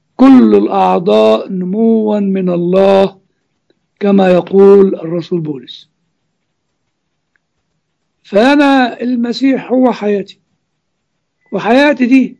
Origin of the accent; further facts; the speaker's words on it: Cairo, Cairo Governorate, Egypt; كنت مولود وساكن في مصر القديمة